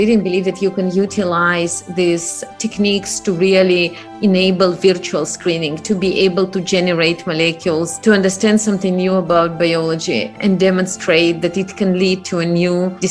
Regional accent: Moldova; English is a second language; now in Israel; my family moved to Israel. And then all of a sudden, you know, things again changed. And instead of being a Jew, I became Russian, even though I come from Moldavia.

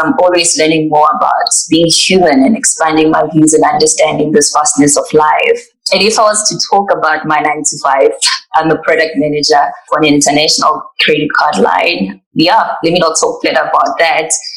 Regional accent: Soweto, Gauteng, South Africa; I grew up in Soweto, Mofolo Village, in those three-roomed apartheid houses where you'd find a family of 11 or 15 living in one house. I'm the third child of seven.

